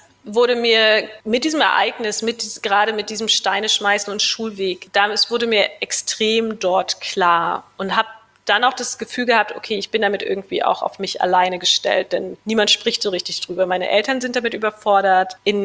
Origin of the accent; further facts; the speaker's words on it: Germany; was für mich als DDR-Kind völlig normal war